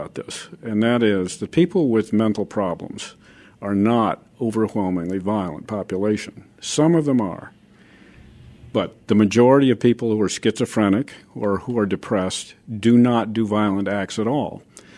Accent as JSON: {"language": "English", "town": "Chicago", "region": "Illinois", "country": "United States", "tie": "born or raised there", "said": "in my hometown of Chicago, violence is very worrisome."}